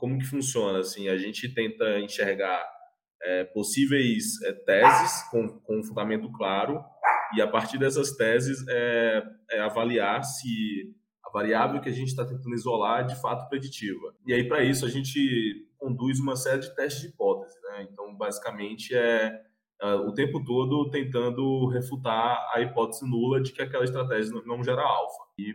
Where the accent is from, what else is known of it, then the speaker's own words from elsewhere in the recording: Imperatriz, Maranhão, Brazil; Mas eu nasci fora do eixo Rio-São Paulo, sou, na realidade, interior do Maranhão, sou de Imperatriz